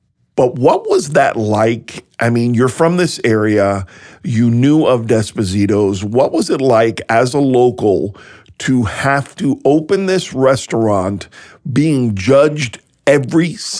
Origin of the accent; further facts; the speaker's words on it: Miami, Florida, United States; I mean, you know, I grew up in Miami. I grew up with that vibe, and you don't get that anywhere in Savannah.